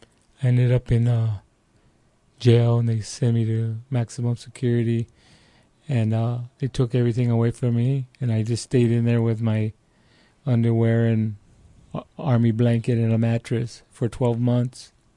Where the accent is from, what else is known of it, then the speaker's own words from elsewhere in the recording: Fullerton, California, United States; Well, I grew up there in Fullerton, California